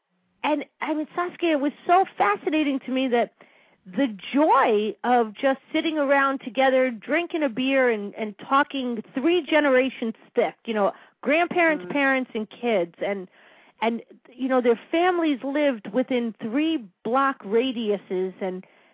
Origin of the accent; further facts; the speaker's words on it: Connecticut, United States; I grew up in this side of the country, we have Fairfield County.